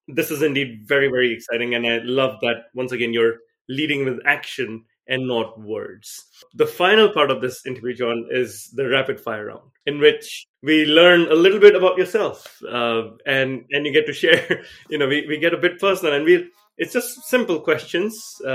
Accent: Singapore; now in London, Canada; I grew up in Singapore, so I was used to clean standards before I moved to Canada.

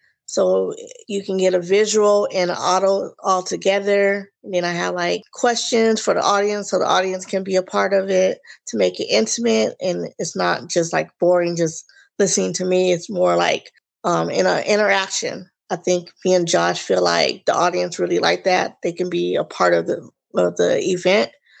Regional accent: Los Angeles, California, United States; born there; and I was born in Los Angeles, even though I resigned in the IE, but coming from LA, you have a lot of, museums and different artists.

